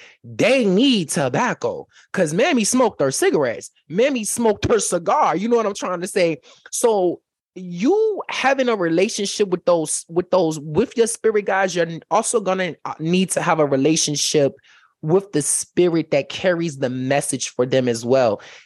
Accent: Virginia, United States; See, I'm from Virginia.

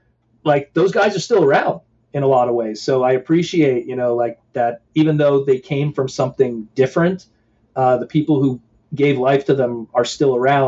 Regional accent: Canada; Being Canadian helps because you don't have to have crazy political stances or anything like that.

